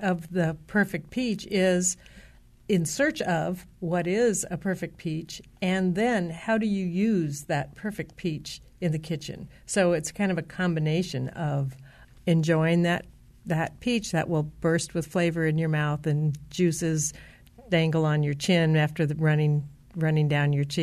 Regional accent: California, United States; I'm a California girl. I grew up in California, and we did have a peach tree in our backyard.

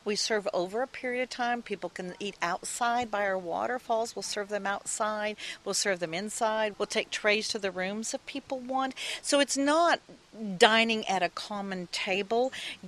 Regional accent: Pocahontas, Arkansas, United States; born there; also born or lived in Dallas; I actually was born in Pocahontas, Arkansas

